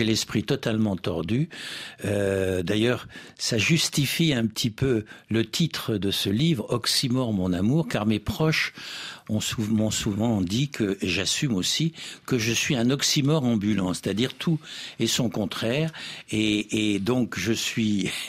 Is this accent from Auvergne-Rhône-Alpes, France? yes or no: yes; Lyon, Auvergne-Rhône-Alpes, France; Je suis lyonnais et basque d'adoption